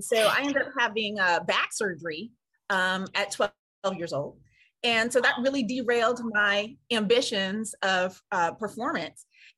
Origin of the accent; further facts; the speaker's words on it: California, United States; And so, I come from the West Coast as well. I grew up in California. Mm-hmm. And in the Bay Area